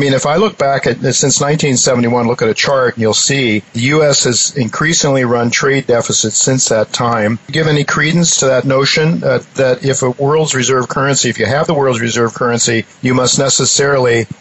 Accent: Ohio, United States; I know I'm from Ohio, and I know the scenario in Ohio.

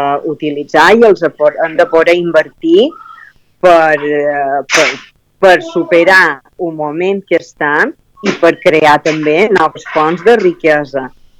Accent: Balearic Islands, Spain; com a mallorquins tenim reparos, no, en demanar coses

